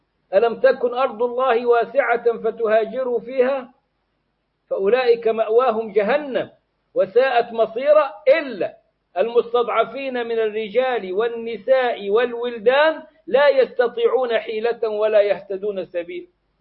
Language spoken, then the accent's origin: Arabic; Egypt